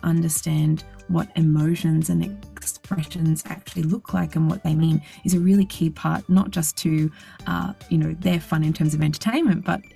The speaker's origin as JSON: {"language": "English", "country": "Australia", "tie": "born or raised there", "said": "Well, I grew up in Australia, still here, not that this looks like Australia, but I'm from Australia"}